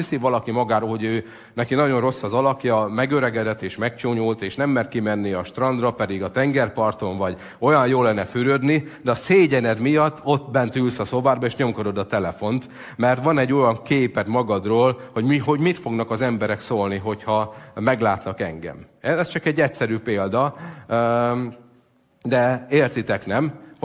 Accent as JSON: {"language": "Hungarian", "region": "Szabolcs-Szatmár-Bereg", "country": "Hungary", "tie": "born or raised there", "said": "Legalábbis ahogy én felnőttem, a szabolcsi focisták, azok híresek arról"}